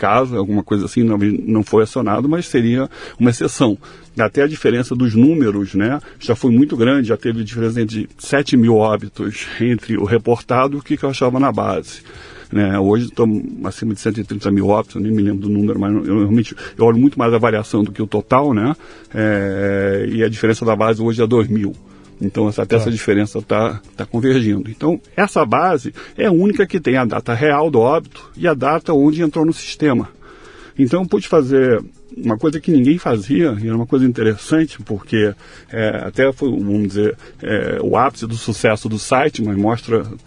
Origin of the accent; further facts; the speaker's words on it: Rio de Janeiro, Brazil; now in São Paulo, Brazil; porque eu estou em São Paulo, não estou mais no Rio, embora sendo carioca